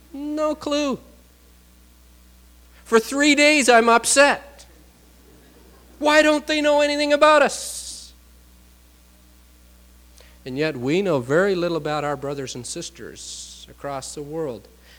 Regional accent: Ontario, Canada; "Well, I'm from just north of Toronto." Toronto. That's a province in Canada, isn't it?" So I'm beginning to, you know, hair on the back of my neck here as a good Canadian.

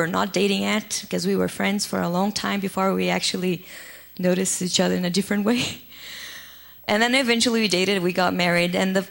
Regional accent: South Region, Brazil; I was born in Brazil, and I'm a missionary kid. My parents were missionaries, not in the Amazon, in a different forest in the south of Brazil. And I grew up in a very little fishing village.

